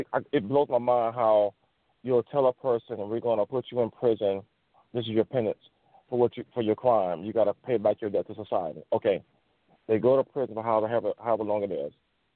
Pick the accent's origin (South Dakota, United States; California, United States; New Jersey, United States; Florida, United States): Florida, United States; Tampa; Okay, like I said, I'm born and raised in Tampa, Florida, went to Hillsborough High School.